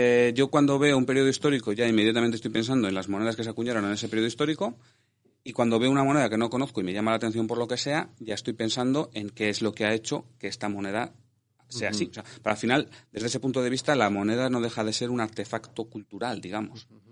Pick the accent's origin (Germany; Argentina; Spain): Spain; Valencia, Valencian Community; mi tierra. O sea, Valencia está llena de gótico y de románico y eso influye mucho ese paisaje de la infancia.